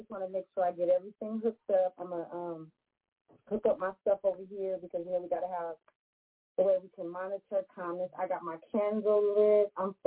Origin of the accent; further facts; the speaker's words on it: Oakland, California, United States; from Oakland, California.